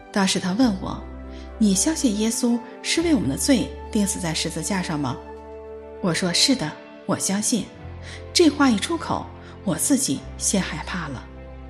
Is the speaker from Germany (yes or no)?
yes; Germany; now in United States; 我在德国长大